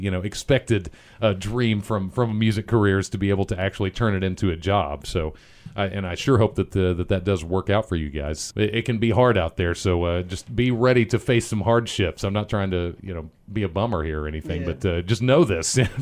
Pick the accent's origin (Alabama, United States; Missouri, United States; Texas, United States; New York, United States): Texas, United States; Dallas; I grew up in Dallas, so it's just too many people around to really be able to jam out in a garage.